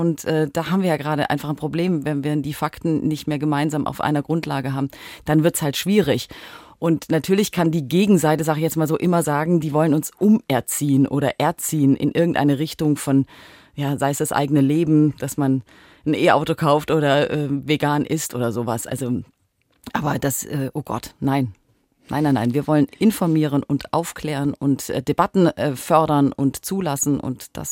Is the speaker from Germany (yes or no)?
yes; Southern Germany, Germany; Also ich komme aus Süddeutschland ursprünglich.